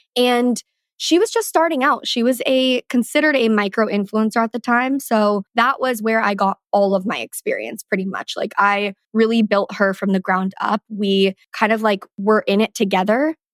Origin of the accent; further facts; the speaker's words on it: Calabasas, California, United States; now in Los Angeles, United States; when I grew up in Calabasas, it was very just like, it was home and it was homey to me. So grew up in Calabasas, I ended up going to UCLA and from there have kind of always lived in LA.